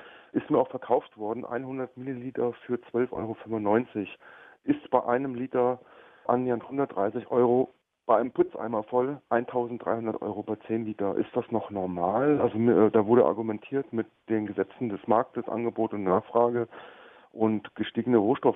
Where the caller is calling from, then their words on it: Hanau, Hesse, Germany; ich komme aus Hanau.